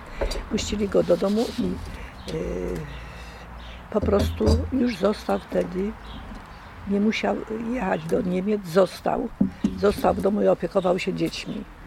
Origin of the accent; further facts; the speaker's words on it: Sułkowice, Lesser Poland, Poland; Rodzice moi to … Pamiętam jako dziecko nalot Niemców na naszą wioskę Sułkowice.